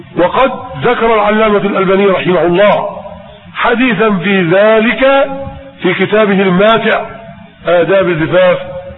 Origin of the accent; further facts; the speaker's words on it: Egypt; اللي بسموه الزعبوط عندنا في مصر هنا يسموه الزعبوط